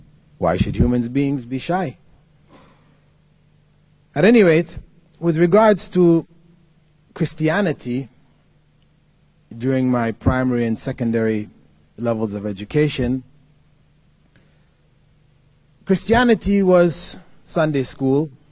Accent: Canada; At any rate, my parents migrated to Canada. What I can recall of growing up in Canada, primary and secondary education, is having to go swimming naked.

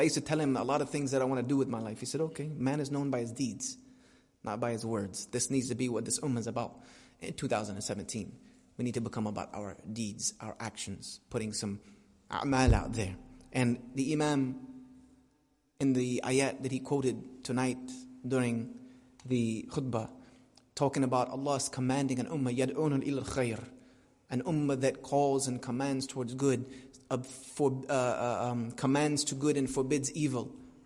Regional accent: United States; accent: American; my bloody American accent was so horrible

